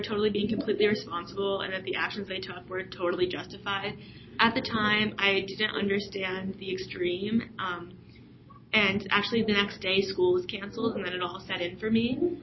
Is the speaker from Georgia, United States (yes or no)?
no; New Jersey, United States; I'm from Bergen County, New Jersey, which is about, 15 minutes from New York City.